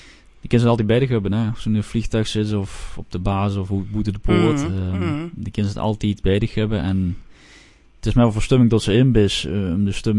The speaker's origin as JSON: {"language": "Dutch", "region": "Limburg", "country": "Netherlands", "tie": "born or raised there", "said": "ik ben geboren en getogen in Limburg. Ik ben nog verhuisd binnen Nederland."}